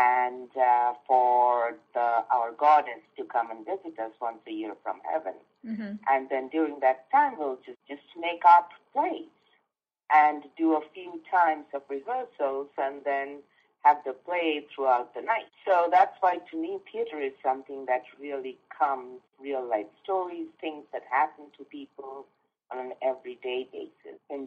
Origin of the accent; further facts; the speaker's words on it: Kolkata, West Bengal, India; I was born and brought up in Calcutta in Bengal, India.